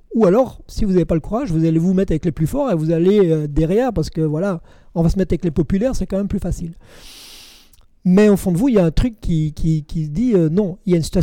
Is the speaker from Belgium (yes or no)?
yes; Belgium; now in France; Nous, on vient de Belgique, ici, on est en France